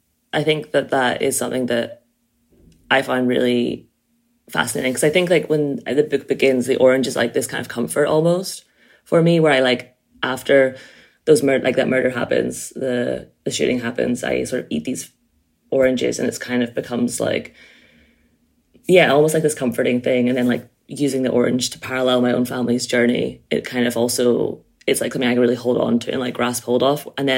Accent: Ireland; Like I can write about being mixed race, but I can also write about being Irish.

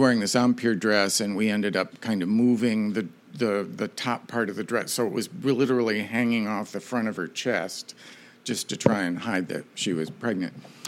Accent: Michigan, United States; I was from Michigan. I'd gone to Eastern Michigan University.

